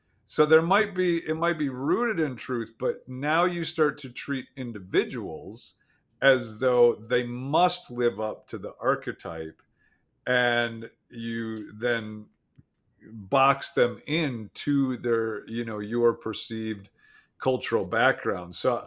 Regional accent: Wisconsin, United States; I'm from Wisconsin. If we were to archetype people from Wisconsin, you'd say, man, they love cheese and beer

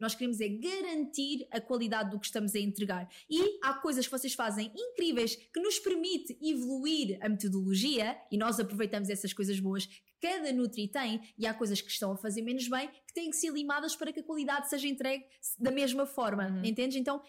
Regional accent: Coimbra, Portugal; now in Lisbon, Portugal; Quando eu sou de Coimbra, e quando eu vim para Lisboa

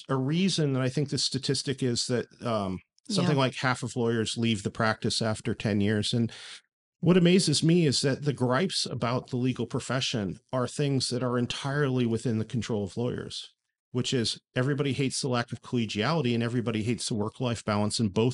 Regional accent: Oregon, United States; also born or lived in Washington; All over Western Oregon, Western Washington.

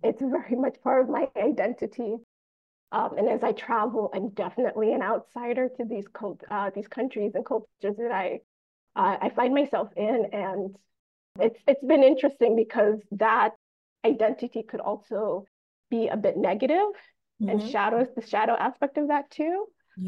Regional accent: Jamaica; I'm Jamaican.

